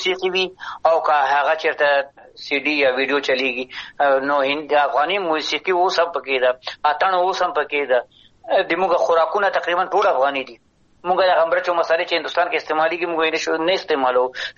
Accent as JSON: {"language": "Pashto", "country": "Afghanistan", "said": "زه افغان یم د افغانستان یم"}